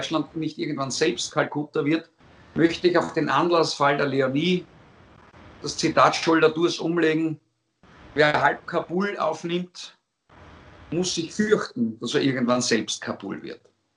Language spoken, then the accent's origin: German; Austria; dann sollten wir uns als Österreicher das Recht herausnehmen